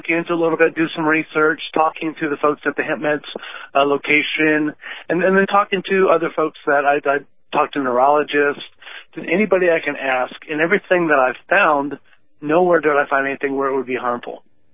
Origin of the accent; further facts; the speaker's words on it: California, United States; now in Texas, United States; I grew up in California, but we live in Texas, and it's kind of a conservative area